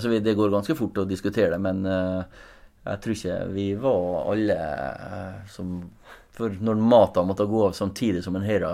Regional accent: Møre og Romsdal, Norway; når jeg vokste opp i Klausenenga

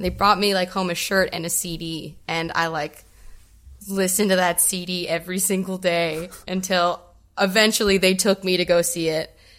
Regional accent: Welland, Ontario, Canada; No, we're close to Welland. I grew up in Welland.

